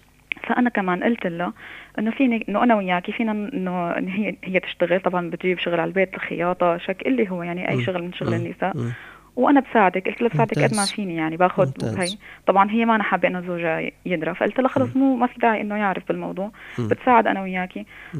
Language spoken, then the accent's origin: Arabic; Syria; أنا أخت عزيزة من الشام.